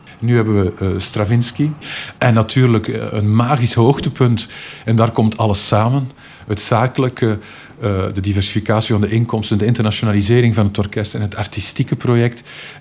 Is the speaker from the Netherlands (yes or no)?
no; Flanders, Belgium; Als Vlaming